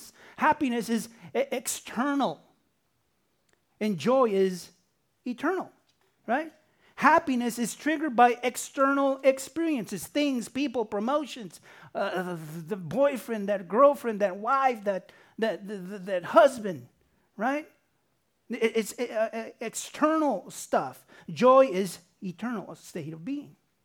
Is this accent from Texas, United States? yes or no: no; California, United States; One of the many advantages of growing up in Southern California is being so close to a destination called the happiest place on earth.